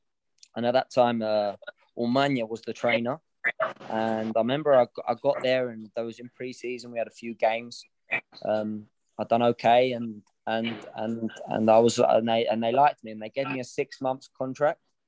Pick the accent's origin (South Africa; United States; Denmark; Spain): Spain; now in Colombia; I was brought up in Spain since I was 11 years of age